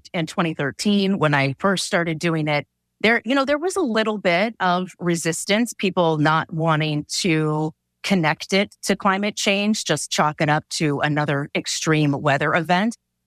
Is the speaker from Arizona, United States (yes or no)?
yes; Phoenix, Arizona, United States; I was born and raised here in Phoenix. So I know how our summers used to be.